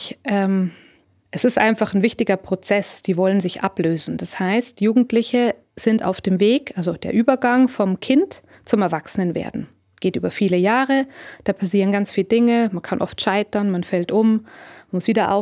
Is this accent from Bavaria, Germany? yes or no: yes; Munich, Bavaria, Germany; Ich komme aus München, das ist eine Großstadt, also Luzern ist da nichts dagegen.